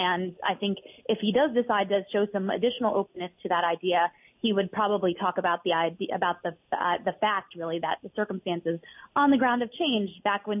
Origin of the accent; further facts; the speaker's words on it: Midwest, United States; as a Midwesterner, we know that some of these Rust Belt states like Minnesota, Wisconsin, Michigan are going to be very important this year